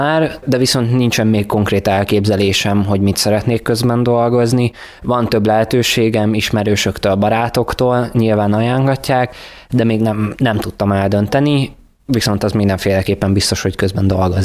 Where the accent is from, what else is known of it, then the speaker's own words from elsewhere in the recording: Budapest, Hungary; now in Kiskunhalas, Hungary; én szeretem a vidéki életet is, de viszont mellette nagyon szeretem a pesti életet is, nagyon szeretem a nyüzsgést, én ugye ebben nőttem föl.